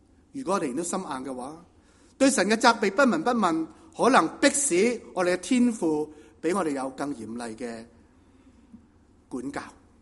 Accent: Guangdong, China; 我们广东人就叫做九尾鞭

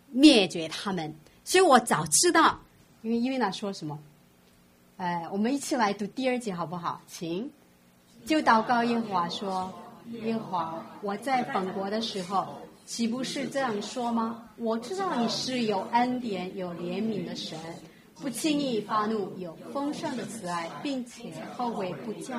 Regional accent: South Korea; Chinese is a second language; 好像我们韩国人啊对于日本人

